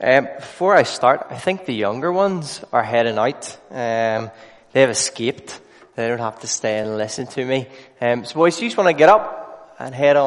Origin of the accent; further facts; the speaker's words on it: Portadown, Northern Ireland, United Kingdom; I'm not from Ballymena. I'm from a wonderful place called Portadown, center of the universe.